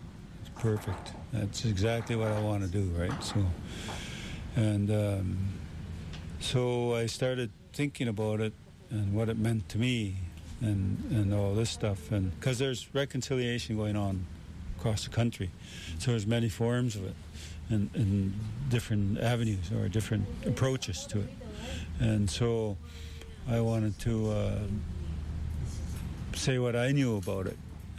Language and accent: English; British Columbia, Canada; from Haida Gwaii. I'm one of the hereditary chiefs from that part of the country.